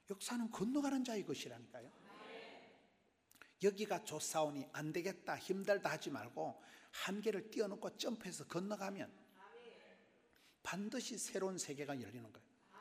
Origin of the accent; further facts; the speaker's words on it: Busan, South Korea; 여러분 대한민국에 제가 부산에서 왔는데